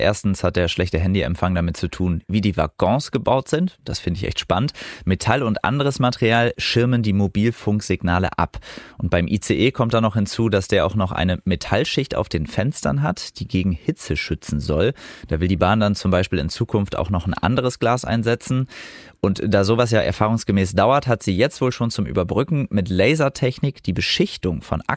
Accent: Lower Saxony, Germany; als Niedersachse

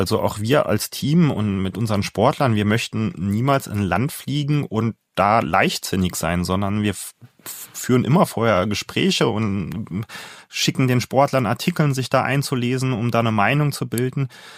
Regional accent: Saarland, Germany; ich komme aus dem Saarland, einer Gegend, die ja in den Hochzeiten des deutschen Radsports einiges erleben durfte.

